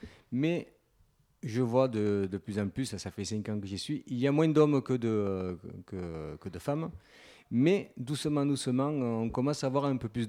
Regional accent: Marseille, Provence-Alpes-Côte d'Azur, France; Je ne suis pas de Valensol, moi, je suis de Marseille.

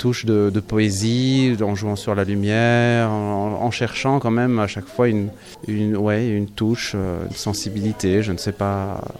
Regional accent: Belgium; now in France; depuis que je me suis installé ici en Provence, je viens de Belgique

